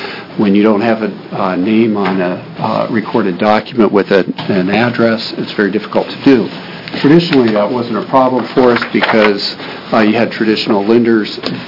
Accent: Eugene, Oregon, United States; I'm an attorney from Eugene, Oregon

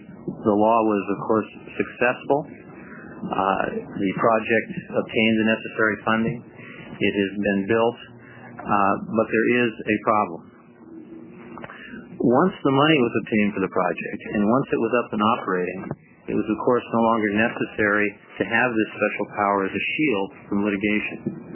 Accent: Portland, Oregon, United States; I'm a lawyer from Portland, and I'm here today on behalf of the Peter Cook family.

